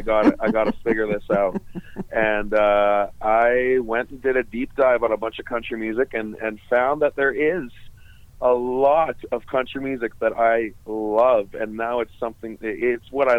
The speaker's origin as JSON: {"language": "English", "town": "Weyburn", "region": "Saskatchewan", "country": "Canada", "tie": "born or raised there", "said": "And I grew up playing in a cover band in my hometown of Weyburn, Saskatchewan."}